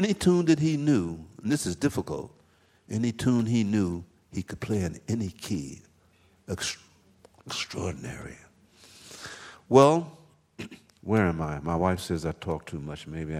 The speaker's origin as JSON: {"language": "English", "region": "Pennsylvania", "country": "United States", "said": "I said, Art, you know, he's from Pittsburgh. I said, we're all from Pennsylvania."}